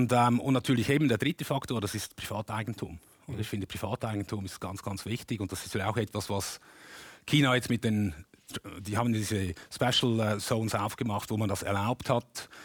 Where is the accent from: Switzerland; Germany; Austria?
Switzerland; Und ich bin ein Schweizer. Also das heißt, ich bin natürlich aufgewachsen in ein geistiges Kind der Schweiz.